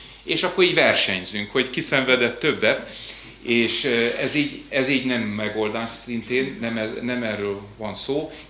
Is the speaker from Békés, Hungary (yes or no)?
yes; Békés, Hungary; én Békés megyei vagyok